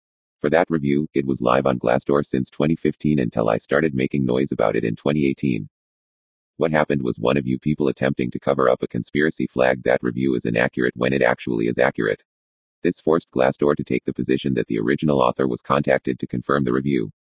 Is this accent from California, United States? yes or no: yes; San Bernardino, California, United States; also born or lived in Denver; So I left town Denver back to my hometown of San Bernardino